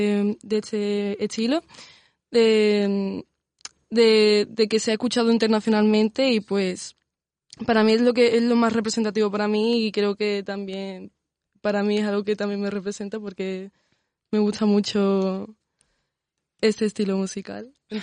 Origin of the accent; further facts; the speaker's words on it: Andalusia, Spain; porque yo me siento más andaluza que española, suena raro, pero creo que Andalucía es una cosa muy diferente